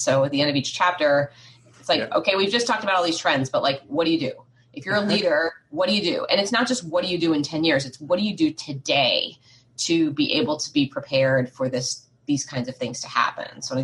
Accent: Washington, D.C. area, United States; I was growing up outside of Washington, D.C. in the States

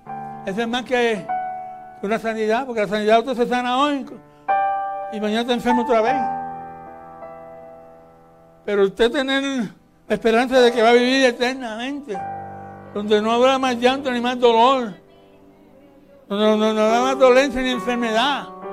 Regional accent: Puerto Rico; Sí, yo soy de Puerto Rico.

